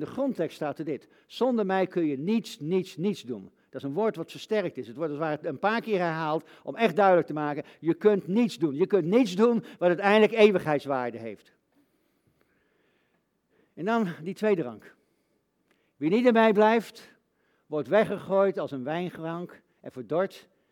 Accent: Netherlands; En dan zijn wij Nederlanders en dan zeggen we, nou, valt wel mee.

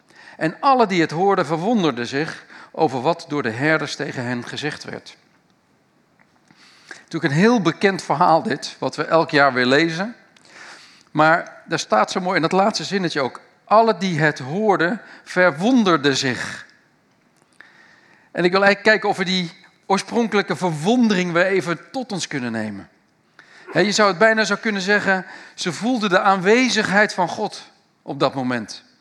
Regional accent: Ochten, Gelderland, Netherlands; Ik kom uit Ochten, het was nog erger dan Ochten.

